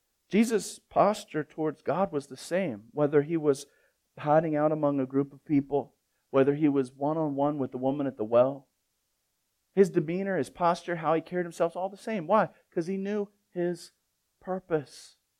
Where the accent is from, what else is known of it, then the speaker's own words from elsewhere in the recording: Baltimore, Maryland, United States; But I'm from Baltimore and in the inner city, like hood inner city.